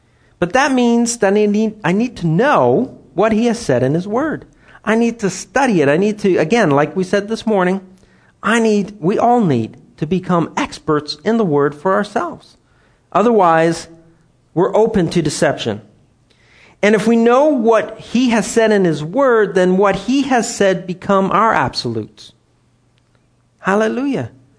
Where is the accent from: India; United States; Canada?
Canada; first language French; English is a second language; Anyways, I'm French. I'm a French Canadian. I speak French. It is my mother tongue, as they say. I jokingly say that I'm an ESL, English as a second language, because I didn't learn English till I was about 3-ish.